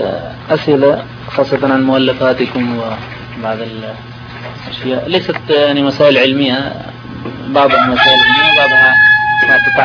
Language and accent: Arabic; India; now in Jordan; ورسالة في تحريم الضرائح عندنا في الهند موجودة